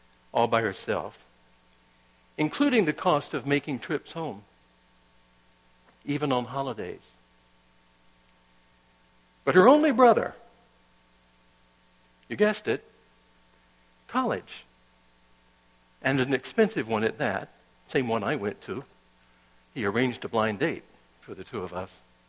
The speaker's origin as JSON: {"language": "English", "region": "North Carolina", "country": "United States", "tie": "born or raised there", "said": "When Elizabeth and I grew up in North Carolina, that was a few years ago, wasn't it, honey?"}